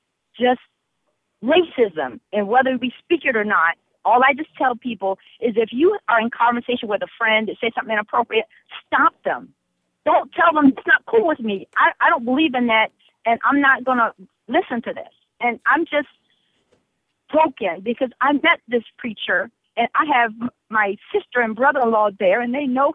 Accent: South Carolina, United States; now in Deerwood, United States; I am actually born and raised in South Carolina. I spent the first third of my life there.

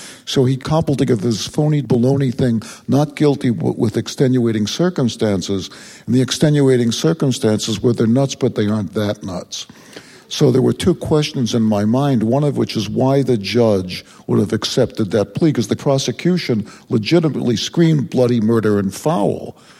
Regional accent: Chicago, Illinois, United States; Yeah, you grow up with that. That's the history of Chicago.

